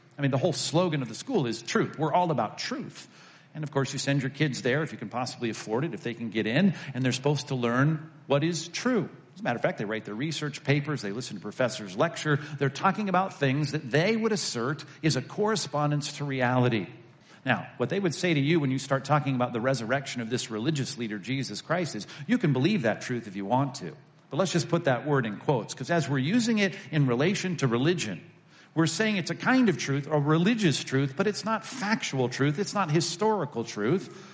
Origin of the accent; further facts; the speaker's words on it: New York, United States; I'm from New York. This is true pizza.